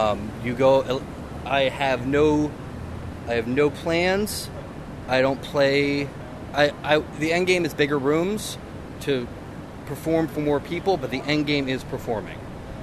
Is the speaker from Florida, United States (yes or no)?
no; Maryland, United States; I'm from Maryland. I drive up here.